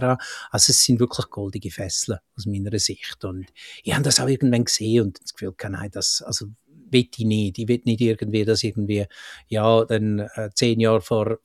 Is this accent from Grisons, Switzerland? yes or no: yes; Rotenbrunnen, Grisons, Switzerland; also born or lived in Zillis; ich bin in Graubünden aufgewachsen, in Rotenbrunnen und Zillis. Zillis, für die es nicht kennen, 350 Einwohner, ist das Bergdorf auf 1000 Meter da oben.